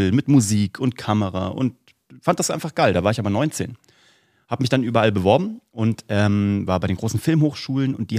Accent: Vellmar, Hesse, Germany; Und deswegen gab es so von der Stadt Velmar, wo ich herkomme, so ein Programm für die Kids, die zu Hause geblieben sind.

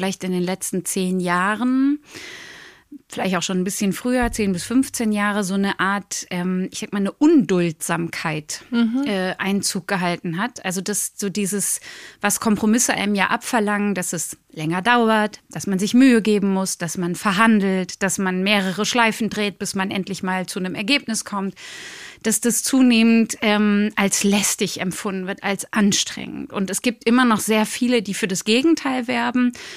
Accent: Rhineland-Palatinate, Germany; Ich komme aus einem ganz kleinen Dorf in Rheinland-Pfalz, wo wirklich wenig Menschen leben in Relation zu Berlin.

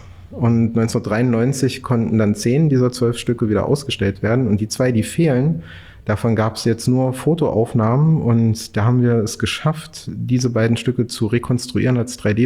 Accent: Quedlinburg, Saxony-Anhalt, Germany; Na, Quedlinburg ist für mich natürlich erstmal meine Heimatstadt

